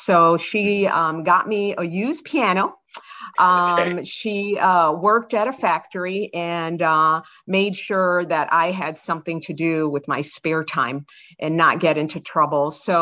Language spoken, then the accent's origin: English; Miami, Florida, United States; And so I was born and raised in the Miami area. So, mm-hmm. We were a melting pot.